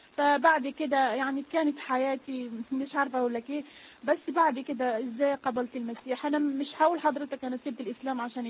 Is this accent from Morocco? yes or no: yes; Morocco; accent: Moroccan; أنا أصلا مغربية، أنا سامحوني على لهجتي بس بحاول أتكلم عشان تفهموني، لأن شوية اللهجة المغربية صعبة في الفهم